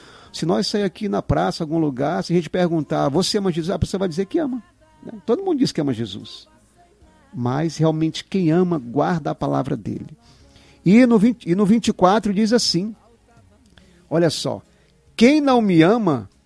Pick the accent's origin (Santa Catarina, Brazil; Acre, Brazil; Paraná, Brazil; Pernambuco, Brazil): Acre, Brazil; Praia Redonda; Eu era da Praia Redonda, eu cresci na Praia Redonda, aqui que é Rio Iaco.